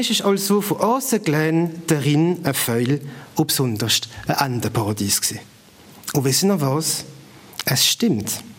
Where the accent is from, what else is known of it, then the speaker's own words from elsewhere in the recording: Rhineland-Palatinate, Germany; ich bin nicht am Rhein groß geworden. Ich komme von einem Dörfel auf der Windstraße, ein Winzerdorf also